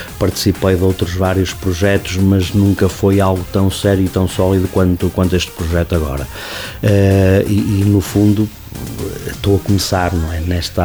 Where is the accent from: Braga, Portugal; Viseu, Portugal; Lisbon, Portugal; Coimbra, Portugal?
Braga, Portugal; Guimarães; eu sou natural de Guimarães